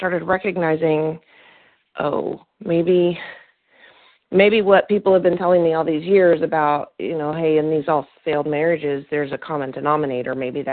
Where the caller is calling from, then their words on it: Kentucky, United States; I'm calling from Kentucky.